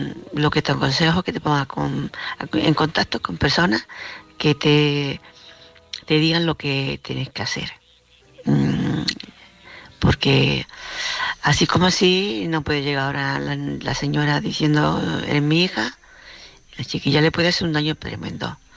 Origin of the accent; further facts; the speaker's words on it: Córdoba, Andalusia, Spain; de Córdoba.